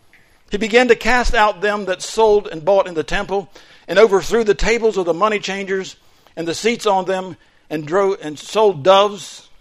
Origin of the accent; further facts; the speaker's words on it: Florida, United States; I grew up in Florida and they were easy to get.